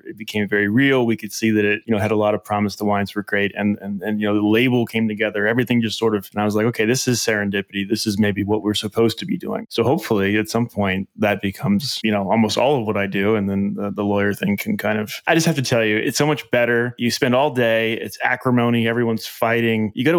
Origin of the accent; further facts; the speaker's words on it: New Orleans, Louisiana, United States; So we're from New Orleans, obviously, originally, or I hope I mentioned that. And New Orleans is a wine town.